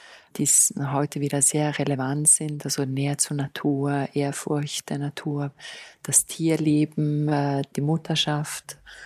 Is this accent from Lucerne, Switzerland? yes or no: no; Graubünden, Switzerland; Ich bin selber aus den Bergen und da kommt die Sturheit.